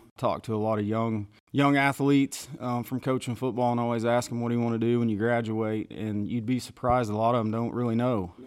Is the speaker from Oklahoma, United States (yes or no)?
yes; Skiatook, Oklahoma, United States; I grew up in Skytook, Oklahoma.